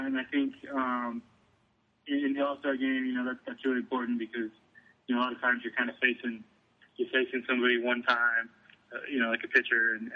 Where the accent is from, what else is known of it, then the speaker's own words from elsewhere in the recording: California, United States; I grew up in the Bay Area, going to a lot of A's games